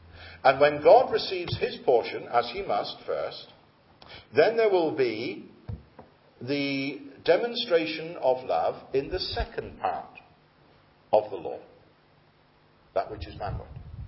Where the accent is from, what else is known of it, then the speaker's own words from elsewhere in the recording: England, United Kingdom; also born or lived in Scotland; of course you know I'm an Englishman, but I've been a great blessing to the Scots by living there for 30 years.